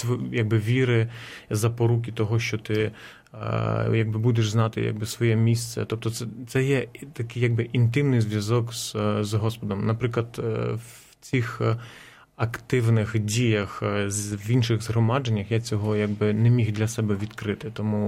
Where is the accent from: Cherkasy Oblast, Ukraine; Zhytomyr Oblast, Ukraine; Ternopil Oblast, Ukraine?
Zhytomyr Oblast, Ukraine; Zhytomyr; я походжу з Житомира, і Житомир має таку певну славу католицької церкви. в Україні.